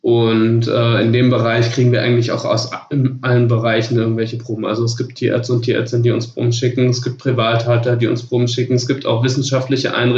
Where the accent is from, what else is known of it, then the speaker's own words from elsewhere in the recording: Hesse, Germany; born there; weil ich komme ja gebürtig aus Hessen